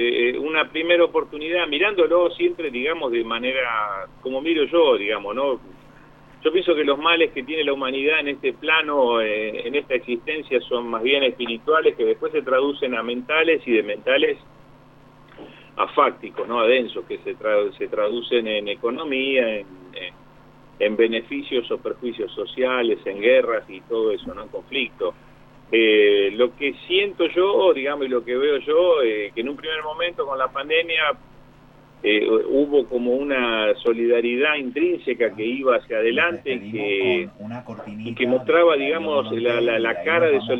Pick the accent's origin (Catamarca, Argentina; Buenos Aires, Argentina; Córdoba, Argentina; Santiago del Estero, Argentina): Buenos Aires, Argentina; Y desde chico en el barrio de Pompeya, siempre capital. O sea, yo soy de Capital Federal, soy porteño, pero todos mis padres y mi madre son de Entre Ríos. O sea, toda mi familia son de la provincia de Entre Ríos